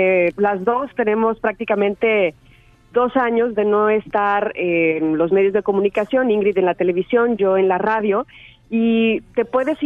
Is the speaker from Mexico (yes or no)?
yes; Veracruz, Mexico; Soy jarocha